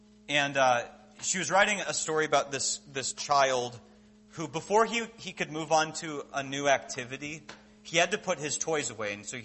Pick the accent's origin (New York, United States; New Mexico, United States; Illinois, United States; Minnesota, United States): Minnesota, United States; I grew up in Minnesota on 10 acres. My family still lives in the same house that I grew up in.